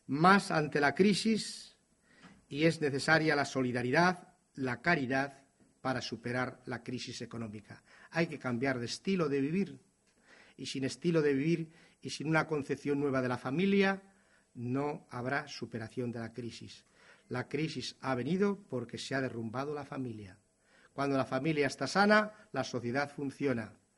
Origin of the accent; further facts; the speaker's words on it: Soria, Castile and León, Spain; Decía el otro día un sabio de mi tierra en Soria